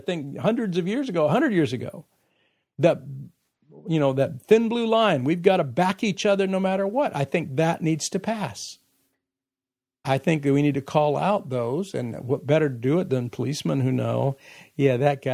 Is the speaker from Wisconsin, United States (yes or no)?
no; California, United States; I grew up in California, so I didn't see a lot of that overtly.